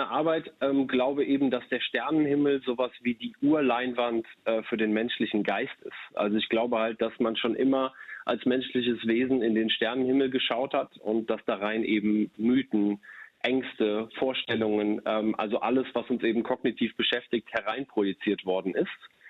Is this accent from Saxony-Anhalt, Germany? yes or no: no; Cologne, North Rhine-Westphalia, Germany; born there; kenne ich als gebürtiger Kölner jetzt nur zu gut